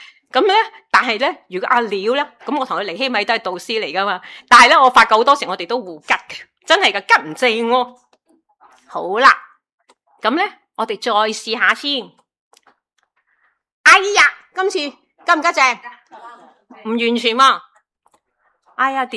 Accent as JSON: {"language": "Cantonese", "country": "China", "said": "我哋中国人最中意系咁样啊"}